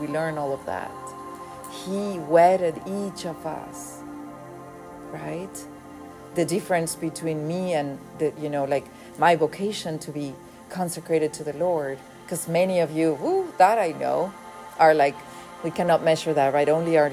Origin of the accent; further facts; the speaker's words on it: Mexico; first language Spanish; English is a second language; Even from the Spanish to the English, I'm from Mexico.